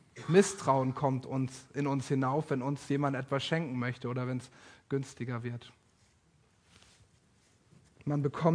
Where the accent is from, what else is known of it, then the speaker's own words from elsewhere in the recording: Leer, Lower Saxony, Germany; In der Kreisstadt Leer in Ostfriesland, dort wo ich aufgewachsen bin